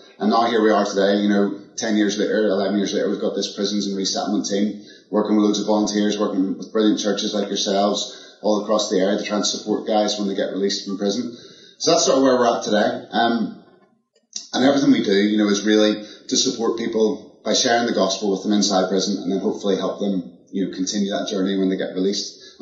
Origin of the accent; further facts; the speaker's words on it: Belfast, Northern Ireland, United Kingdom; moved away as an adult; now in London, United Kingdom; I'm from Belfast in Northern Ireland, moved to London in 2010 to start working for London City Mission.